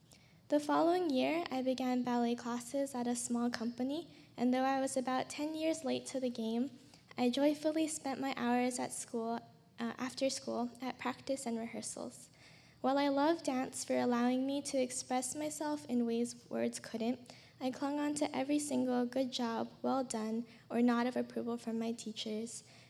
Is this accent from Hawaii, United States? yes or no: yes; Honolulu, Hawaii, United States; Born and raised in Honolulu, Hawaii, I've been blessed with two very loving parents and a wonderful older sister.